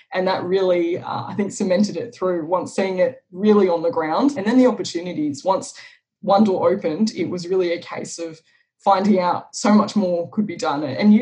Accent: Blacktown, New South Wales, Australia; So I'm originally from Blacktown out of Western Sydney, and I'm first-generation Australian born.

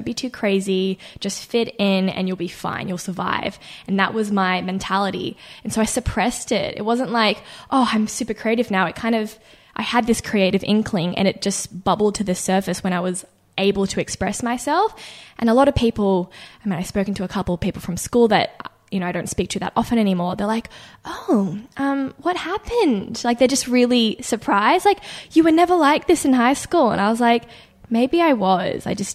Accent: Connecticut, United States; also born or lived in Sydney, Australia; So I was born in Sydney, but at the age of, I think around 5 or 6, I moved to Connecticut in the US of all places

